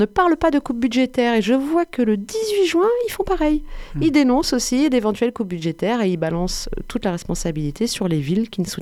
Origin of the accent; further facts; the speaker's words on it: Dunkerque, Hauts-de-France, France; je viens justement du Nord, de Dunkerque, non pas de la gare du Nord, mais de Dunkerque.